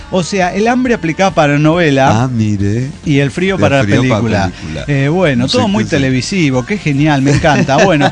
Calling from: Mexico City, Mexico; de Ciudad de México.

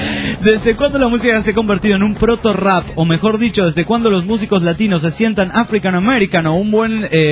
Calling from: San Juan, Argentina; Quería comentar que no sé si sabían que los argentinos

